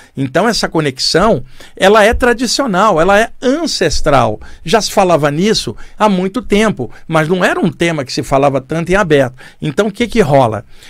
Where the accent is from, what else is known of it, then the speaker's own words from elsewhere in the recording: Rio de Janeiro, Brazil; now in São Paulo, Brazil; No Rio de Janeiro, onde eu cresci